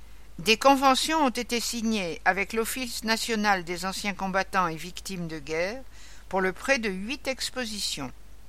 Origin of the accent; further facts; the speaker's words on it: Athis-Mons, Île-de-France, France; born there; now in Clermont-Ferrand, France; Je suis né à Athis-Mons, dans la région parisienne